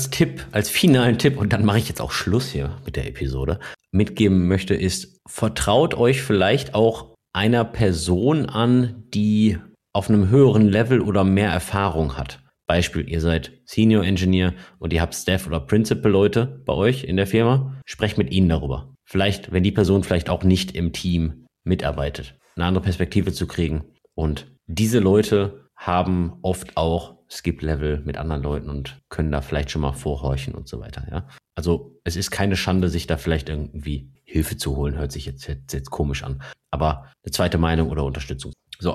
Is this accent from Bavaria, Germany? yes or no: no; Essen, North Rhine-Westphalia, Germany; Ich komme aber aus Essen, ja? Also aus Essen, Duisburg.